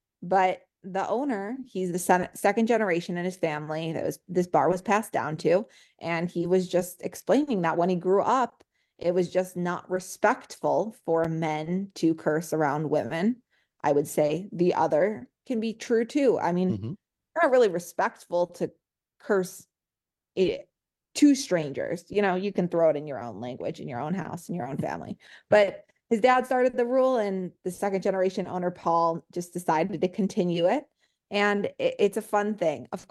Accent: Chicago, Illinois, United States; I am from the Chicago area and food is our everything.

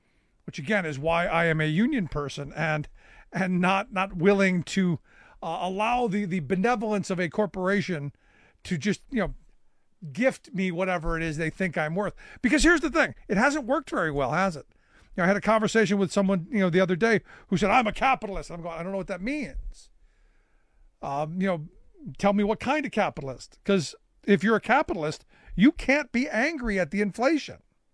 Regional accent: Cleveland, Ohio, United States; born or raised there

